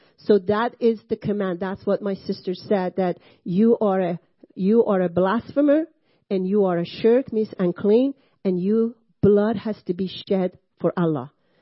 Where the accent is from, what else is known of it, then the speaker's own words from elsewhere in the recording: Iran; moved away; They are as lost as I was when I came from Iran.